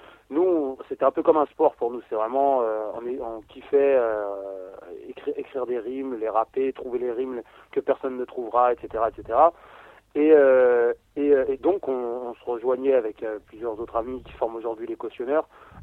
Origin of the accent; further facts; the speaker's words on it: Noisy-le-Sec, Île-de-France, France; Ouais, voilà, on est originaire de Noisy-le-Sec, en Seine-Saint-Denis.